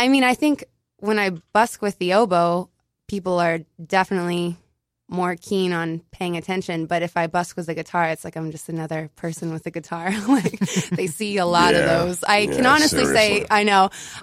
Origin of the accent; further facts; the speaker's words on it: Midwest, United States; now in New York City, United States; I had this glammed up, romantic view of what New York City was going to be like as a musician, and growing up in the Midwest